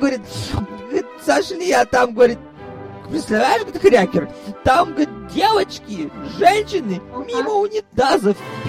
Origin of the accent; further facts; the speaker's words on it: Moscow, Russia; Мы же крутые, мы же москвичи, бля, Москва, блядь.